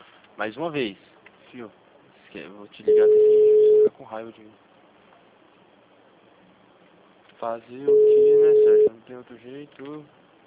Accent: São Paulo, Brazil; Sérgio, eu sou de São Paulo.

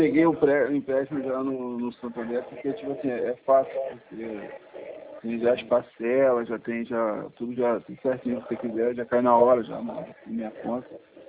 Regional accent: Rio Bonito, Rio de Janeiro, Brazil; Eu sou de Rio Bonito aqui

